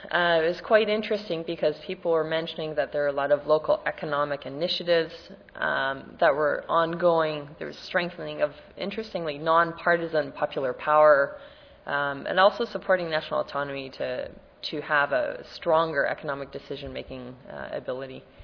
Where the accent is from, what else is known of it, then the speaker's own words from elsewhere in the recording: Canada; Different from a country like one I come from Canada